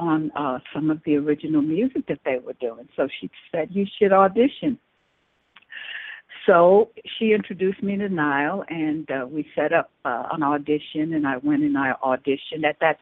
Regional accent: Midwest, United States; moved away; I grew up in the Midwest, and I moved to New York to pursue a career in music.

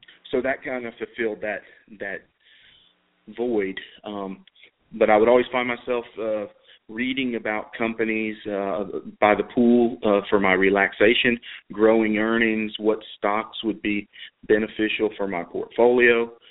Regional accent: Hollywood, Florida, United States; now in Nashville, United States; I was born and raised in South Florida, Hollywood, Fort Lauderdale area. Moved to Middle Tennessee in January of 92.

